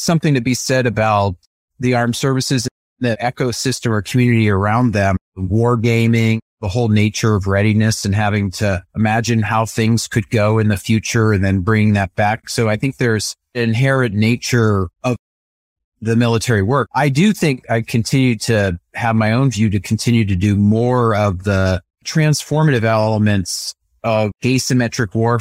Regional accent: Florida, United States; also born or lived in Chelsea, Massachusetts; Sure. I was born here in Massachusetts, Chelsea Naval Hospital. My dad was a Marine Corps officer. He had retired when I was born. We moved to Florida when I was a year and a half old. So I pretty much grew up really in South Florida

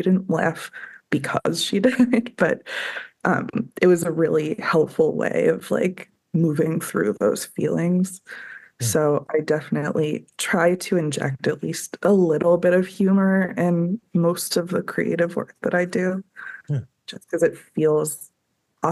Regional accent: Illinois, United States; And I grew up in the Chicago suburbs and have a lot of family over here.

